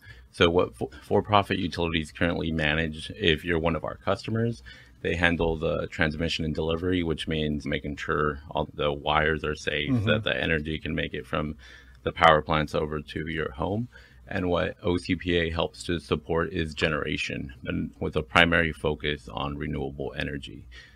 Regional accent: Anaheim, California, United States; I was born in Anaheim, raised in Anaheim my whole life. I'm now a resident of Fullerton.

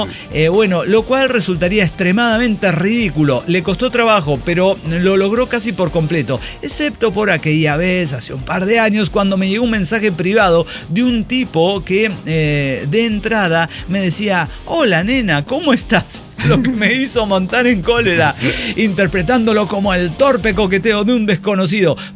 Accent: Hermosillo, Sonora, Mexico; now in Avon, United States; Sí, soy, bueno, de Hermosillo, bueno, Sonora, soy norteño

